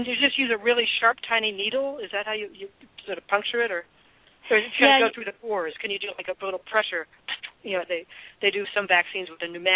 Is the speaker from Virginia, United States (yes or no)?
yes; Virginia, United States; She got her PhD in genetics, yay, from Virginia Tech, my home state